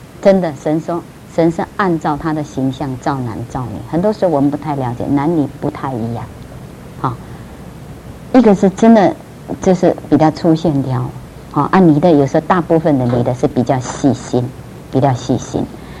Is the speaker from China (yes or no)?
no; Philippines; now in Taiwan; 我在菲律宾长大，那个菲律宾，你们知道菲律宾的民族是很热情的